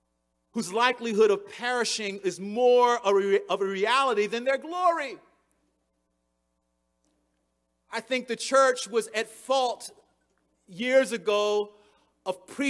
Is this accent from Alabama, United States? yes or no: no; Baltimore, Maryland, United States; I grew up in Baltimore. That was life.